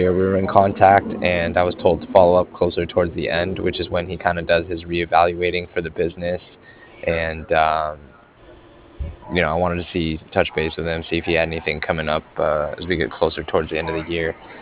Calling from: Cardiff, Wales, United Kingdom; And I was calling from Cardiff.

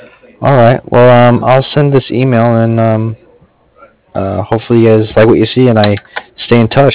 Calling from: Cardiff, Wales, United Kingdom; I'm actually calling from Cardiff.

